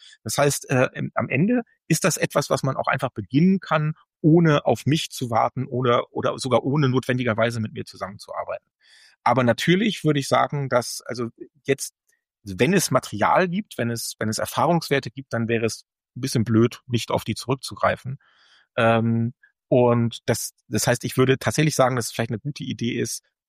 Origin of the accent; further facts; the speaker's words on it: Lower Saxony, Germany; moved away as an adult; Mein Geburtsort, wo ich die ersten 19 Jahre verbracht habe, das ist ja der Landkreis Lüchow-Dannenberg, das Hannoversche Wendland.